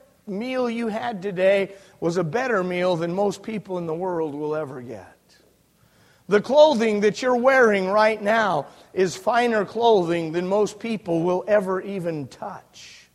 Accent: Jackpot, Nevada, United States; I grew up in Jackpot, Nevada, a gambling community. There's no Christian influence at all. A gambling community is, I grew up amidst gambling and drinking and immorality.

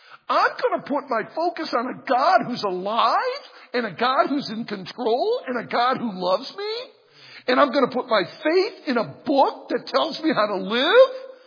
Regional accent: United States; I've been so disappointed as an American.

